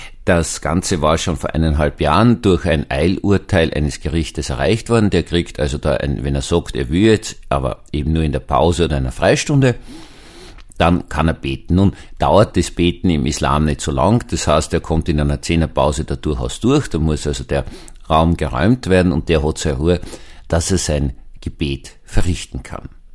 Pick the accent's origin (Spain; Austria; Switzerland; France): Austria; ich kenne mich da als Österreicher nicht aus, weil wir haben nur ein Verfassungsgericht für ganz Österreich